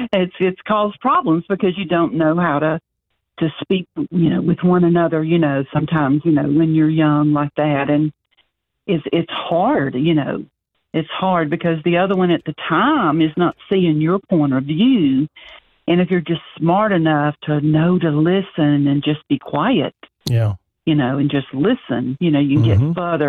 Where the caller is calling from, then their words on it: Georgia, United States; Oh, good, good. I'm calling you from Georgia.